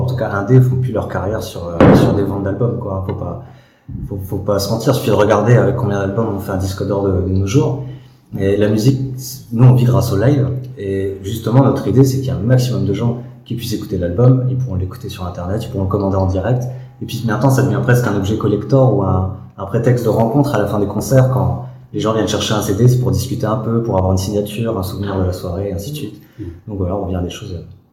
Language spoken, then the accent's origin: French; France; Il y a aussi ce côté où souvent, en tant que Français, en tant qu'étranger dans un pays, on n'est pas reçu pareil que quelqu'un du pays, quoi.